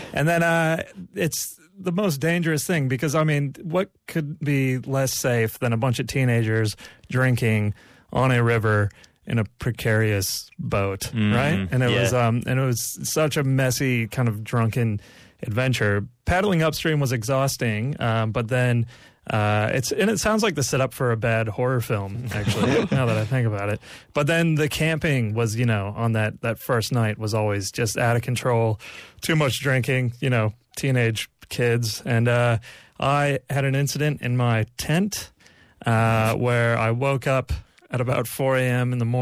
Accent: Kansas, United States; I was raised in Kansas, which is very redneck hillbilly country.

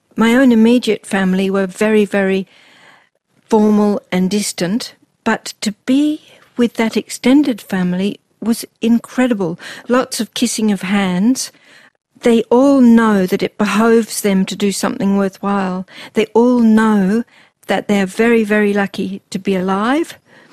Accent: Melbourne, Victoria, Australia; I grew up mostly in Melbourne, living next door to the Caulfield Racecourse.

